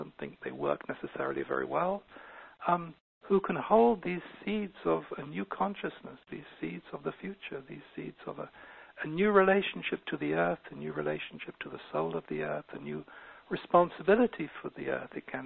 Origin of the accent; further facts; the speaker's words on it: England, United Kingdom; It's like I grew up in England, and there are all these beautiful little medieval churches in England